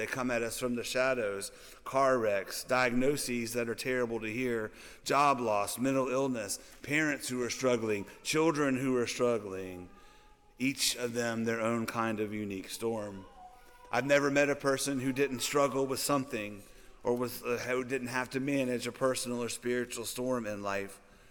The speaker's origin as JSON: {"language": "English", "region": "Louisiana", "country": "United States", "tie": "born or raised there", "said": "So I grew up in Louisiana, but my parents now live in Central Arkansas."}